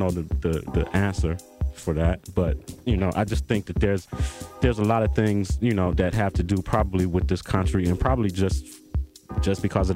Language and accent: English; Detroit, Michigan, United States; I mean, I'm from Detroit, born and raised, and I love